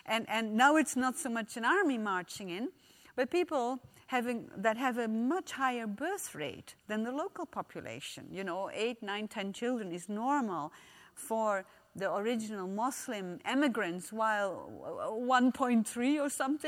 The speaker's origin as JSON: {"language": "English", "country": "Netherlands", "said": "And originally, I'm from the Netherlands."}